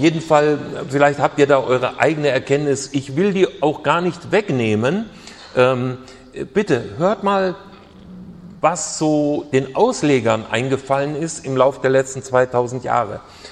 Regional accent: Hesse, Germany; Ich muss euch etwas aus meiner nordhessischen Heimat erzählen. Ich bin im Schwalm-Eder-Kreis aufgewachsen, da fließt die Schwalm, ein Fluss.

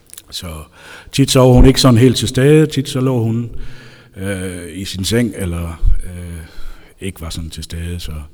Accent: Aarhus, Central Denmark Region, Denmark; born there; Men jeg er født i Aarhus

